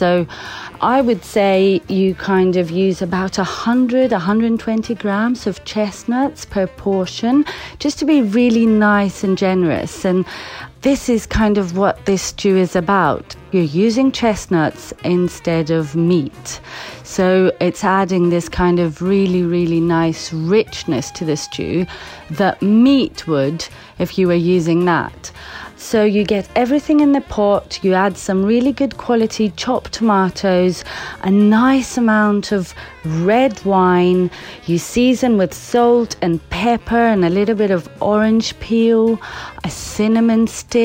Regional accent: Crete, Greece; English is a second language; now in London, United Kingdom; I am from Crete, half Cretan and half Scottish actually. I am a chef and I work here in London and have been doing so for many years.

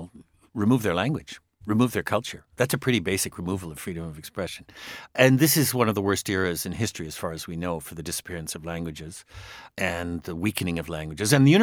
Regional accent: Canada; I'm a Canadian.

